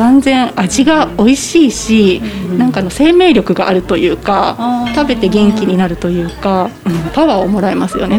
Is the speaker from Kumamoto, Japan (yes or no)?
no; Izumo, Shimane, Japan; now in Unnan, Japan; もともと出雲なので全然雲南には縁もゆかりもなかったっていうか、ほぼほぼ行ったことなかったぐらいなんですけど